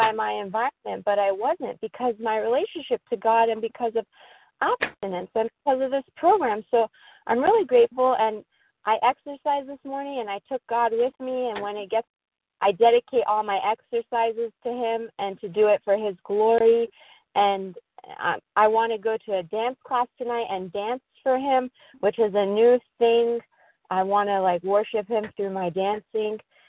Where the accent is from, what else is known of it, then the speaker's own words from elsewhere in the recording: California, United States; I'm from Southern California, and it's really there's a lot of sunshine today